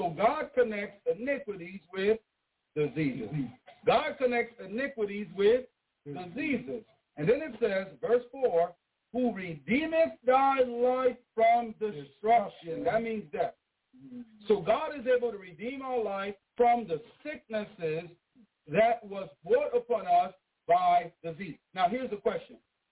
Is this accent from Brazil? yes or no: no; Haiti; Mangoes, I grew up on mangoes in Haiti.